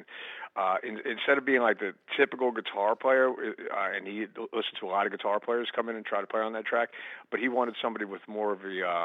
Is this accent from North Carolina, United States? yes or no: no; Long Island, New York, United States; Paul and I both grew up just outside of New York City. We come from Long Island. And, you know, where I grew up was literally, I think, 42 miles away from the Midtown Tunnel.